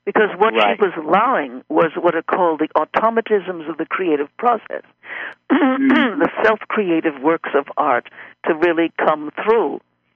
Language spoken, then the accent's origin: English; Brooklyn, New York, United States; born there; I was born in Brooklyn, in Shore Road.